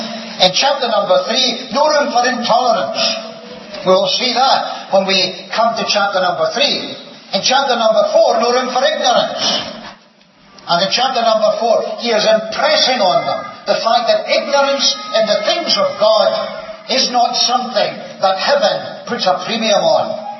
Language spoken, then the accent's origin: English; Scotland, United Kingdom; accent: Scottish; You probably have got used to my Scottish accent now